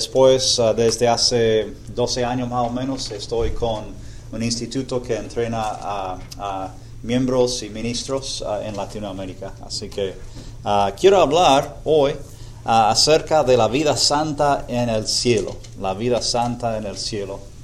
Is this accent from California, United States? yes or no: no; Abilene, Texas, United States; Spanish is a second language; also born or lived in Buenos Aires, Argentina / Houston, United States; Yo soy originalmente de Abilene, en Texas. Recibí mis títulos ahí en la Universidad de Abilene. Después fui a Argentina un tiempo, 7 años como misionero en Buenos Aires.